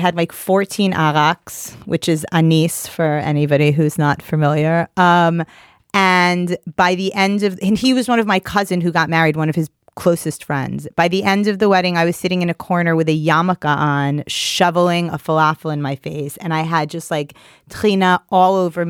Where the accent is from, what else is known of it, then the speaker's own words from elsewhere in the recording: Queens, New York, United States; Like, I grew up in Queens on like the streets of like, you know, I was going to my grandparents'